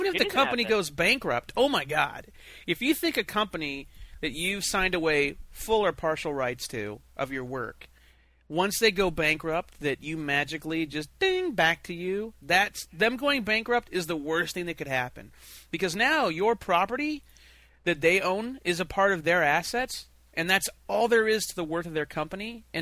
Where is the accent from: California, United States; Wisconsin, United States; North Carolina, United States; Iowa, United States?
Iowa, United States; For me, growing up in Iowa, comics represented everything on the comics rack